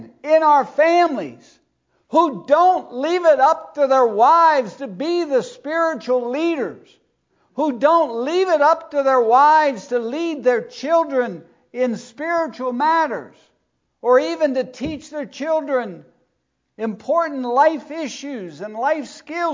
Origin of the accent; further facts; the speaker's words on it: North Carolina, United States; Where are the men? I'm from Harnett County. I get the Harnett County Daily Record.